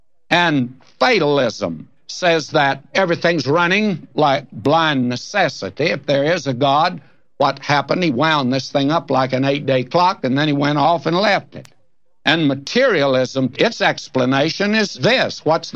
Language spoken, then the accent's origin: English; Texas, United States; I'm a Texan who wants to go back there. That's where I lived as a boy.